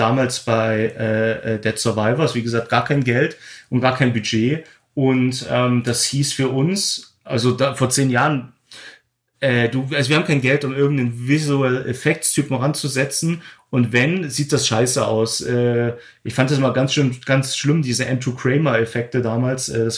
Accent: Glauchau, Saxony, Germany; ich habe in Klauhau gedreht, meine Heimatstadt

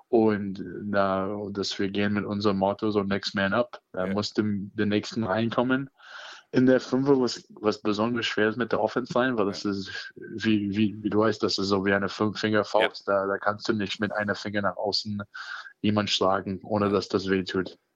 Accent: Maine, United States; German is a second language; now in Cottbus, Germany; Ich komme aus der Bundesstaat Maine in der US.

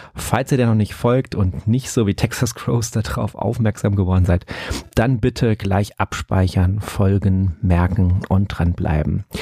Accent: Saarbrücken, Saarland, Germany; born there; aus Saarbrücken. Ihr habt richtig gehört, wie einige vielleicht wissen, meiner Geburtsstadt.

